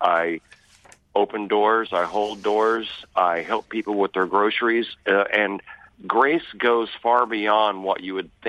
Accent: the South, United States; I was raised in the South. I was raised from a very early age that you say, yes, ma'am, no, ma'am.

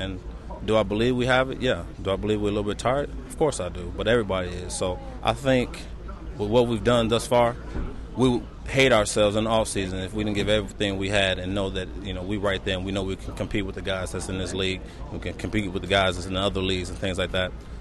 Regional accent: Chicago, Illinois, United States; I'm going home to my hometown. You know, people will be there. The city of Chicago will shut down for a couple days.

